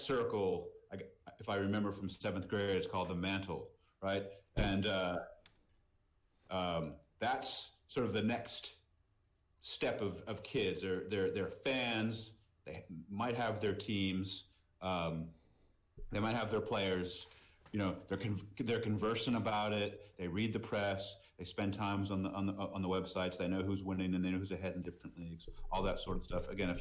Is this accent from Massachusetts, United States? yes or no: yes; Boston, Massachusetts, United States; I grew up in Boston, and I'm a Red Sox fan because I was born in Boston